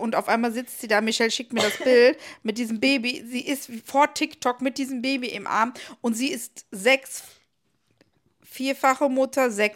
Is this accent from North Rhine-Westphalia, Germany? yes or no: yes; Niederkassel, North Rhine-Westphalia, Germany; Ich komme aus Niederkassel.